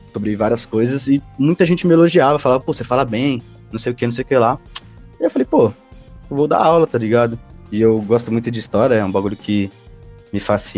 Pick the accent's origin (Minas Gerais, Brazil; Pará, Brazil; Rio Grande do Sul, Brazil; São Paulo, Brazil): São Paulo, Brazil; Cara, eu cresci aqui na Zona Leste, né? Eu moro na Moca, mas eu cresci numa quebrada da Zona Leste.